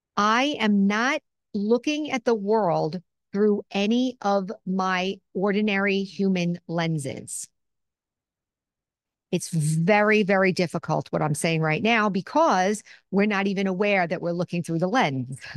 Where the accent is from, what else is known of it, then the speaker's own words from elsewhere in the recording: United States; I'm still an American, I'm still female